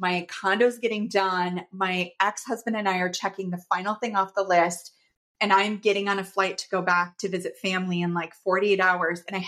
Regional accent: Minneapolis, Minnesota, United States; I was going to be flying back to my hometown, Minneapolis, Minnesota, to see family.

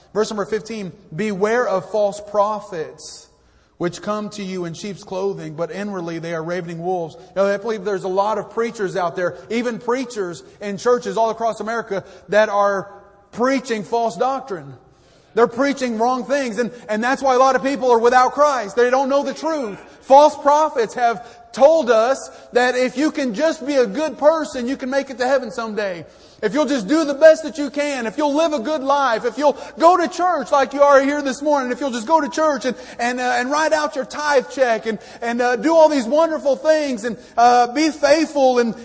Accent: El Paso, Texas, United States; born there

